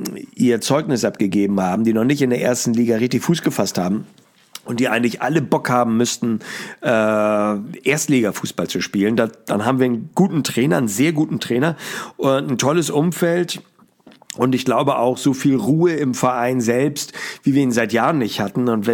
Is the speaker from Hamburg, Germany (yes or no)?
yes; Hamburg, Germany; ich lache mich ja als Hamburger so ein bisschen kaputt